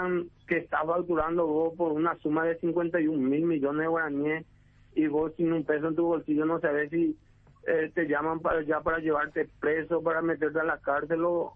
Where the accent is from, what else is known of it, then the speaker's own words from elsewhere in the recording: Asunción, Paraguay; Yo soy de acá, de Ricardo Brugada.